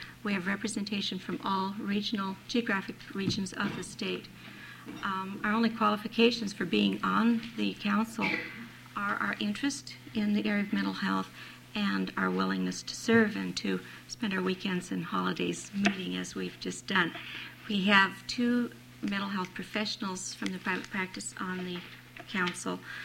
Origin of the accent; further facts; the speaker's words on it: Ketchikan, Alaska, United States; I'm from Ketchikan.